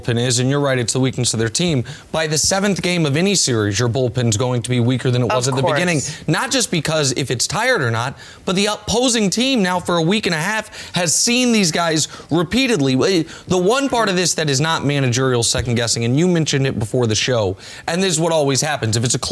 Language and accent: English; Kansas City, Missouri, United States; And my hometown Kansas City Royals were a big part of the revolution